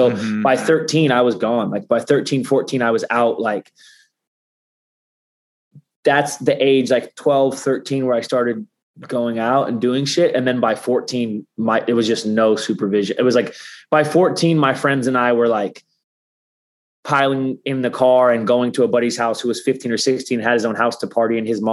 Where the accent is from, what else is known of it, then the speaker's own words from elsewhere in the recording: Seattle, Washington, United States; or like I was from Seattle, the Seattle right, area.